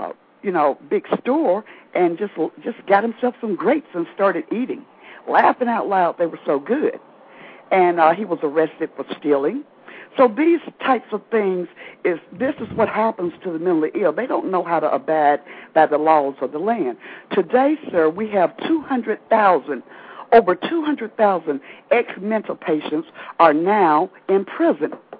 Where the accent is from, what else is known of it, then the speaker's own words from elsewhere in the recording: Somerville, Tennessee, United States; now in Atlanta, United States; I was raised right outside of Memphis in Somerville, Tennessee. Most of my family still resides in Memphis. I have been living in the Atlanta, Georgia area for the last 20 years